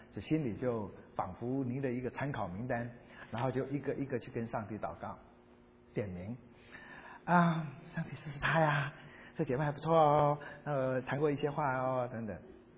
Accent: Fujian, China; 的确我们福建闽南人哈，老婆啊，我们不叫爱人的，也不叫老婆的，我们闽南话就叫做牵手的

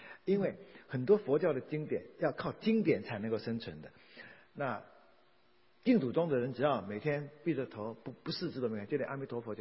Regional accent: China

